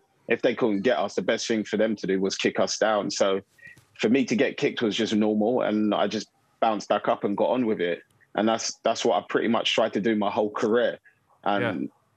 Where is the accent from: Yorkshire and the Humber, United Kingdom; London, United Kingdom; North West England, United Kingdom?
London, United Kingdom; we grew up in South London